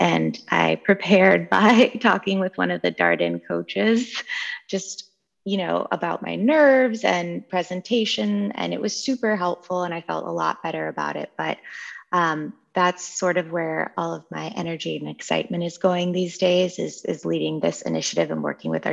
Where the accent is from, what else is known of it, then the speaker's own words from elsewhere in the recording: California, United States; moved away as an adult; now in Washington, United States; Well, I grew up in California, and I moved out to DC about 5 or 6 years ago.